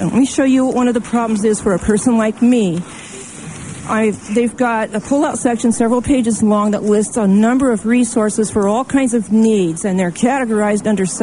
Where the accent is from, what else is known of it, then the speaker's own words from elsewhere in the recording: Portland, Oregon, United States; although I was born and raised in Portland, I've traveled all over the United States extensively